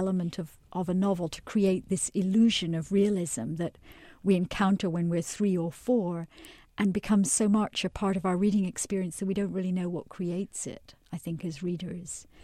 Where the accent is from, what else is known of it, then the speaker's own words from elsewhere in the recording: Scotland, United Kingdom; now in United States; I grew up in a fairly remote part of Scotland. My father taught at a boys' private school that had been founded by the 19th century Prime Minister William Gladstone for the sons of clergymen.